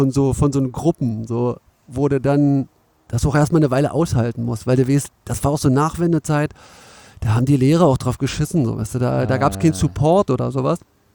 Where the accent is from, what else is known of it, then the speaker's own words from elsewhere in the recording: Cottbus, Brandenburg, Germany; aber ich komme aus Cottbus, ne?